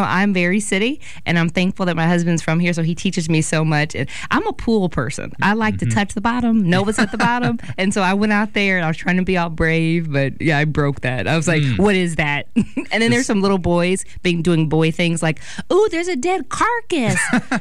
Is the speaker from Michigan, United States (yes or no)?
yes; Michigan, United States; And, you know, I'm from Michigan where it's the law that you have to wear helmet.